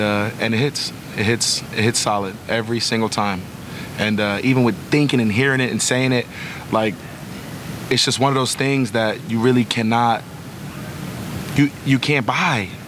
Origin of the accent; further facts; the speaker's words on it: New Jersey, United States; now in Buffalo, United States; I'm from Jersey. I went to school in Philly.